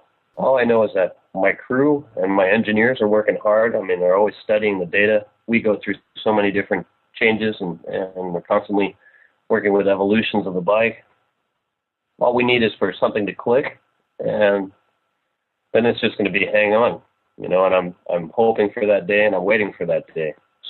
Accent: United States; whoa, hold on here, I'm American.

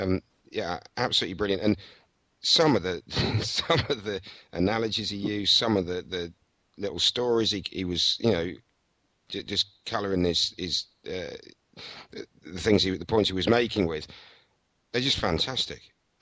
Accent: United Kingdom; And as a Brit, I'm just sad to see

